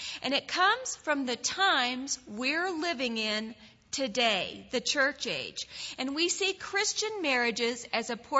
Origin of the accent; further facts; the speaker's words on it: Texas, United States; I'm from Texas.